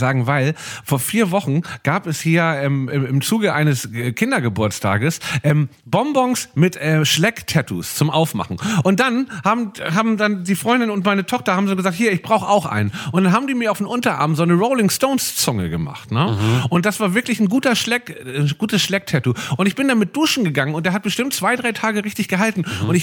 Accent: Hamburg, Germany; Ich bin Hamburger.

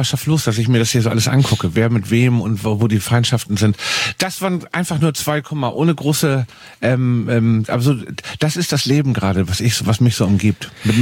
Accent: Hamburg, Germany; Also wie bei uns in Hamburg.

